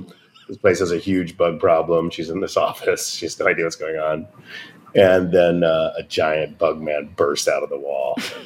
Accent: New Jersey, United States; Ladies and gentlemen, you know I'm from the Jersey Shore

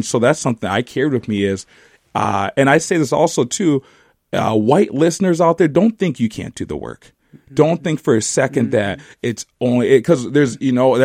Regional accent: Minneapolis, Minnesota, United States; because I'm from Minnesota, Minneapolis, Twin Cities area, born and raised. I went to Champlain Park High School, Anoka, Hennepin area

